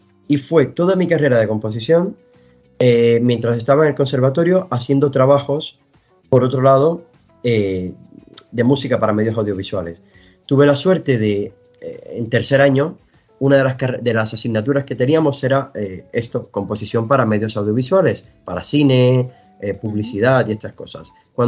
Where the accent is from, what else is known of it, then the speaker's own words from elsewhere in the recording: Cuba; yo vengo de Cuba, un poco también especializado en la música popular, en la música jazz